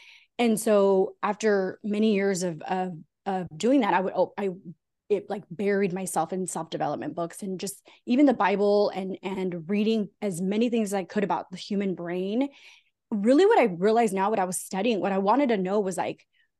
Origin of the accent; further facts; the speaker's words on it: California, United States; now in Southern California, United States; So I'm a Latina, I'm Mexican American, I'm a 43 year old woman, single mom living in Southern California. You and I live really close to each other. And I grew up with immigrant parents here in Southern California.